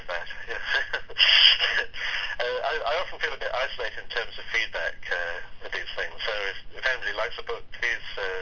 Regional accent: Wales, United Kingdom; also born or lived in California, United States; now in Ireland; in Ireland now. I lived in California for 10 years, actually, but I'm from Wales, yeah.

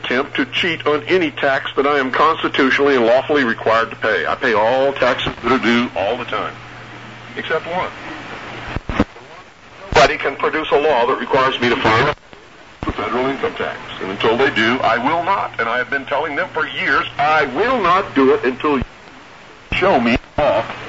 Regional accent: United States; I'm an American patriot. My whole life has been devoted to service to my country.

